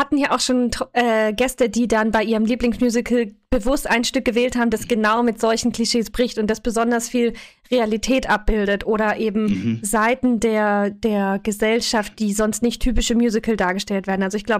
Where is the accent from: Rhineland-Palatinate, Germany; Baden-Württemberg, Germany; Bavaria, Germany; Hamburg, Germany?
Baden-Württemberg, Germany; dass ich bei Stuttgart groß geworden bin.